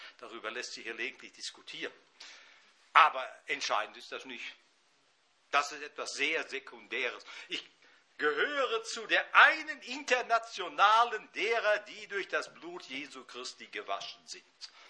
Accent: North Rhine-Westphalia, Germany; Ich bin groß geworden im Sauerland in einer Gemeinschaft

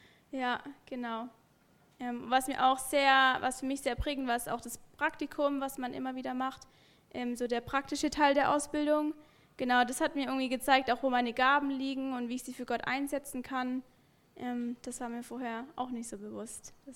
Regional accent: Echterdingen, Baden-Württemberg, Germany; Ich komme hier 10 Minuten von hier aus Echterding.

